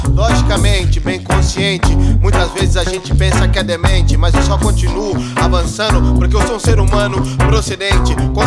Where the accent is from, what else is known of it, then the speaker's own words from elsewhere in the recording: Brazil; now in Peru; Nós somos do Brasil, mas estamos no Peru pra mesclar, mostrar e falar que a música é reta, bela e eu falo assim, falando do meu país pra todo mundo